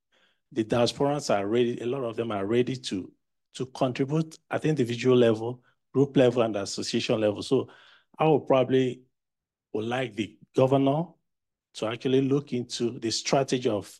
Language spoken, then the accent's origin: English; Enugu State, Nigeria; And I'm from Enugu State, by the way.